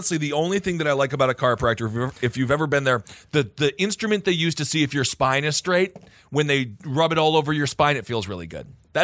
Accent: North Dakota, United States; born there; I was born in North Dakota

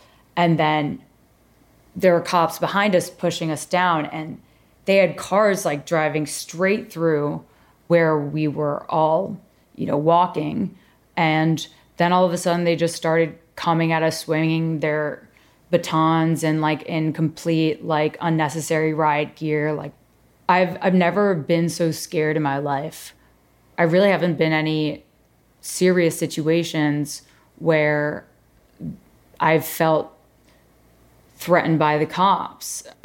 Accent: New York, United States; I'm from New York.

